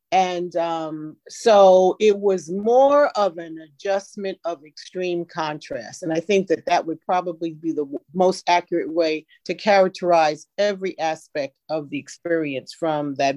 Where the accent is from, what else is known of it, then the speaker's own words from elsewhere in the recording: New York, United States; And because I was from New York, I was not used to speaking to people in the street.